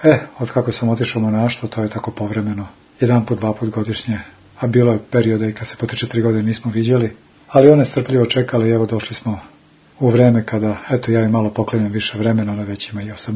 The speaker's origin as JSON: {"language": "Serbian", "region": "Belgrade", "country": "Serbia", "tie": "born there", "said": "ulazimo u Beograd, moj rodni grad, grad koji sam i voleo, a i možda jednom periodu mladosti je mrzeo"}